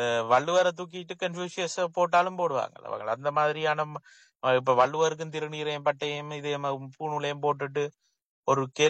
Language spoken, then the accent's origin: Tamil; Sri Lanka; இலங்கையில இருந்து கொண்டு நாங்கள் இலங்கையர்கள் அந்த இலங்கையில இருக்கிறவர்கள்